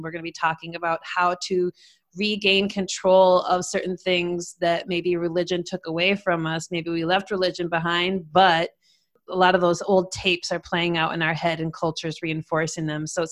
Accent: Minnesota, United States; I grew up in Minnesota. I'm still here in Minnesota, and grew up in a Lutheran church

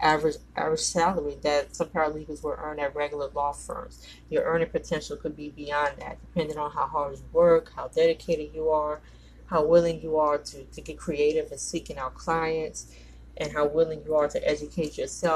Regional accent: New Orleans, Louisiana, United States; I know here in my hometown, I live in New Orleans

